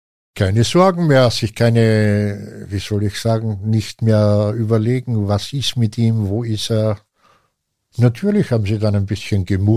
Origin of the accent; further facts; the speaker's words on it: Austria; Das einzige Land, gegen das ich nie gekämpft hätte, wäre meine Heimat gewesen, also Österreich.